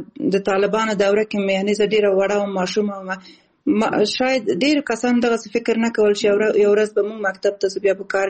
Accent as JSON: {"language": "Pashto", "region": "Balkh", "country": "Afghanistan", "tie": "born there", "also_born_or_lived": "Khost / Kabul / Kunduz", "said": "او زه اصل د خوست ولایت یم، خو زیږیدلې په بلخ ولایت کې یم او زده کړې مې په کابل کې او په کندز ولایت کې کړې دي."}